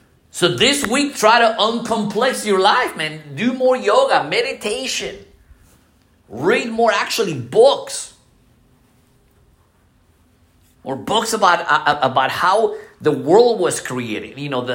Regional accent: Ohio, United States; now in North Carolina, United States; I came from Ohio, so they don't have any winter.

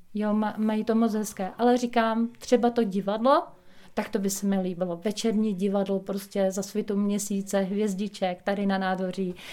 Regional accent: Vysočina Region, Czechia; jsem z Vysočiny, takže já se seznamuju tady s tím krajem, i když jsem tady 10 let

